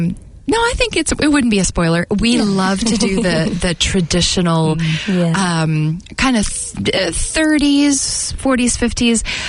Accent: Miami, Florida, United States; also born or lived in New York / Houston / Seattle; now in New Zealand; I originally am from the States, from Miami originally, but I lived in New York and Houston, Texas, and Seattle, Washington. And but I'm a Kiwi now. I've got my passport. I'm like what I call an Amerikiwi.

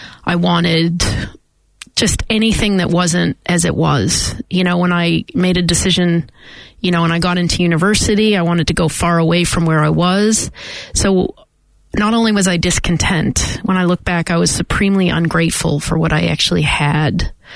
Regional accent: Massachusetts, United States; I grew up in just outside of Boston, Massachusetts, Irish Catholic family.

